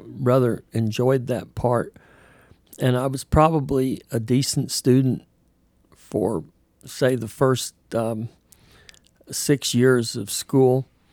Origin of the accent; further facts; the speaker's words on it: Florida, United States; And I think the only reason I got into college was because I was from Florida, and I ended up going to MIT, and they needed geographical diversification.